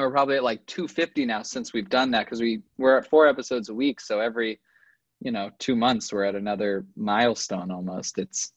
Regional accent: Los Angeles, California, United States; Yeah, I'm from LA.

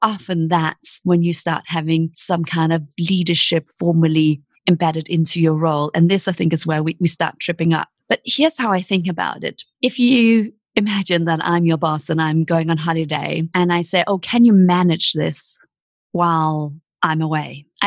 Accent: Denmark; moved away; No one, when I was growing up in Denmark, told me I could be a coach.

